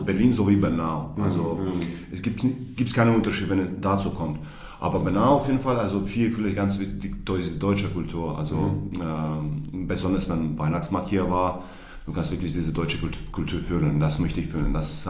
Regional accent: Zadar, Zadar County, Croatia; German is a second language; als ich in Zadar gekommen bin, also meine Heimat

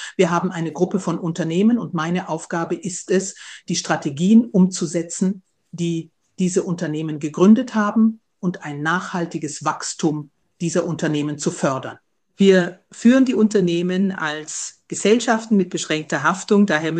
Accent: Nairobi, Kenya; Also ich bin in einem Viertel in Nairobi aufgewachsen, das Ghetto genannt wird.

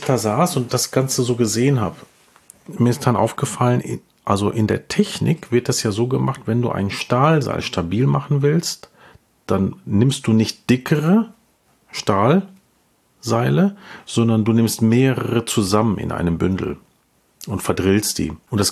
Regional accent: North Rhine-Westphalia, Germany; Ich komme ja aus dem Ruhrgebiet

